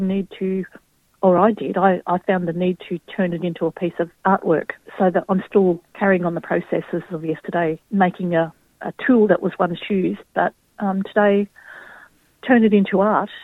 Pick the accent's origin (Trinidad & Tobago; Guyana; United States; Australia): Australia; I guess it's a memory of growing up on the Murray River, or we call it the Maloo.